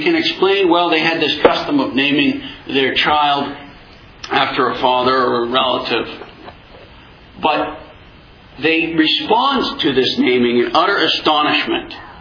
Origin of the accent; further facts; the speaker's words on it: Japan; I grew up in Japan